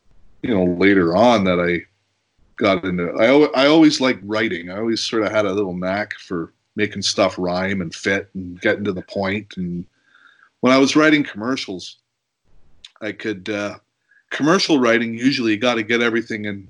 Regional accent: Canada; I'm a Canadian writer

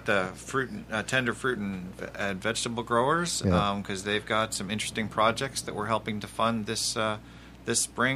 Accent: Toronto, Ontario, Canada; I grew up in North Toronto

